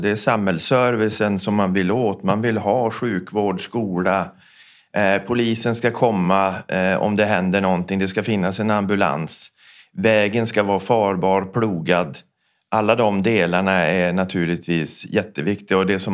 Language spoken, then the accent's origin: Swedish; Norsjö, Västerbotten County, Sweden; Jag är ju från Västerbotten, från Norsjö, av födsel och ohejdad vana. För sig utflyttad till västkusten i yngre år och återflyttad.